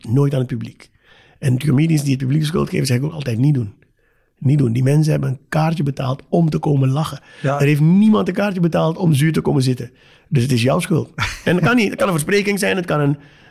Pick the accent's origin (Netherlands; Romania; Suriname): Suriname; Nogmaals, ik kom uit Suriname.